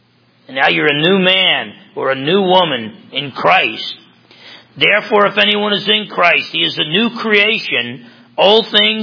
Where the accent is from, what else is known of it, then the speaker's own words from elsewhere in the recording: New Jersey, United States; growing up in Jersey, and I'm telling you, you talk about a loser.